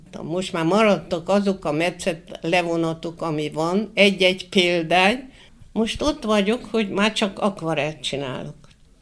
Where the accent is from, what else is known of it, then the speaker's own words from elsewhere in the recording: Hódmezővásárhely, Csongrád-Csanád, Hungary; born there; Hát itt születtem, már akkor megvolt a kultúrpalota. És nekem annyira szerelmem volt a kultúrpalota kívül-belül, annyira szerettem itt Vásárhelyen.